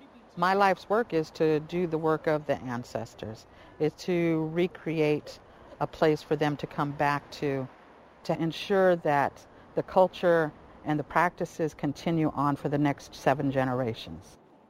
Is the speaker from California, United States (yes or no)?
yes; Oakland, California, United States; I grew up in Oakland. The world grew up around us. That has always been my village site, the village site of Huchin, where I come from.